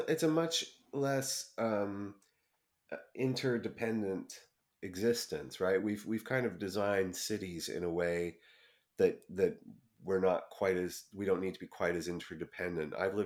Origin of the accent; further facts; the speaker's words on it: Canada; I mean, I'm Canadian, so by nature I'm left-wing.